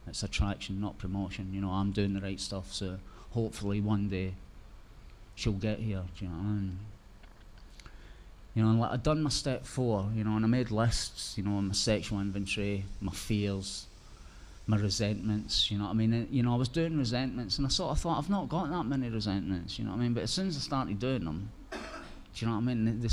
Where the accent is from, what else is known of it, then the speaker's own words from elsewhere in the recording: Scotland, United Kingdom; I'm Scottish, I ain't paying anybody any money, do you know what I mean?